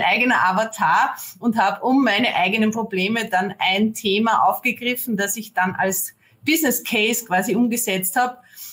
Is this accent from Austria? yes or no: yes; Austria; wie man aus meinem Slang schon hört, ich bin aus Österreich.